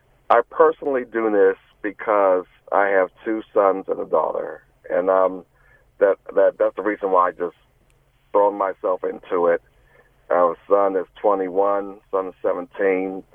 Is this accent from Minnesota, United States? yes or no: yes; Minneapolis, Minnesota, United States; And then George Floyd happened in the town that I grew up in, my hometown, Minneapolis.